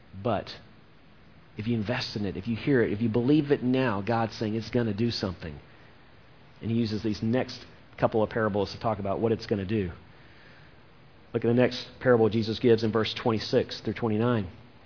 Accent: Atlanta, Georgia, United States; yeah, I'm from Atlanta, Georgia. And growing up there and spending a lot of time even in Alabama before I came down here

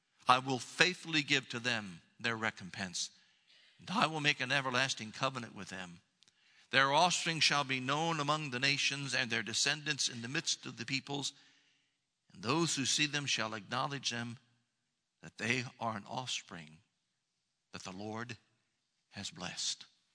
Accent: Columbus, Ohio, United States; who was perhaps the most famous minister ever to serve in Columbus, Ohio, my hometown.

